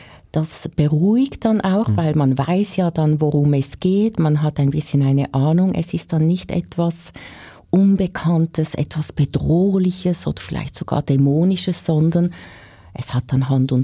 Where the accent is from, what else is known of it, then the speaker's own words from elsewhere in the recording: Zug, Switzerland; In Zug, ich bin ja aus Zug, gibt es ja viele solche Firmen